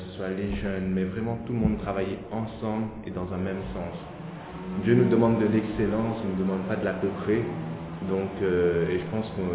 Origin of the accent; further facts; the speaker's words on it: Réunion, France; now in Lyon, France; même nous on est à Lyon, on habite à Lyon, mais on est originaire de la Réunion, et c'est ici que notre foi a grandi.